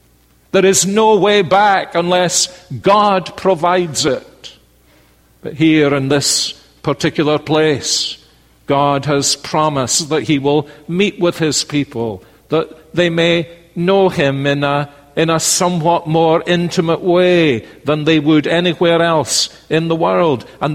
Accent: Scotland, United Kingdom; born there; Like me saying I was born in Scotland.

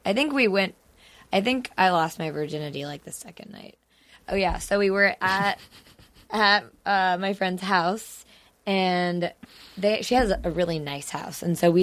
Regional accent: California, United States; I grew up in California.

